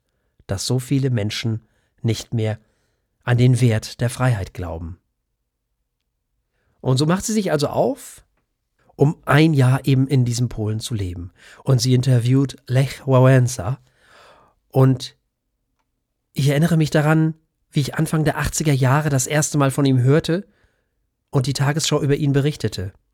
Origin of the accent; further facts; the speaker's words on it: Denmark; German is a second language; für mich als Däne ist natürlich fast jede andere Sprache schön